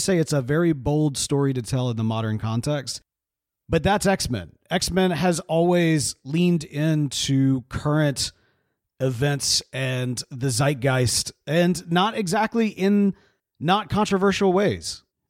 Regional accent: Meridian, Mississippi, United States; And while I spent most of my childhood in Meridian, Mississippi, my family is largely from Louisiana.

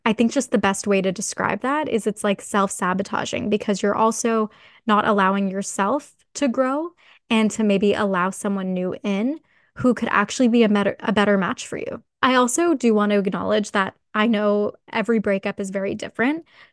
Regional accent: Toronto, Ontario, Canada; because I'm from Toronto.

